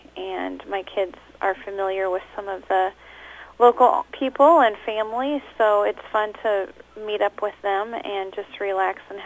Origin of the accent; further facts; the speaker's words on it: Kalona, United States; Actually, I grew up in the Kelowna area and graduated from Iowa Mennonite High School and left to go to college.